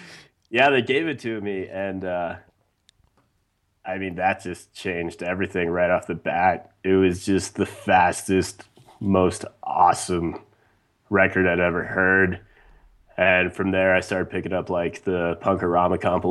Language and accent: English; Wyoming, United States; You know, growing up in Wyoming, you don't have the most exposure, I think, to popular culture.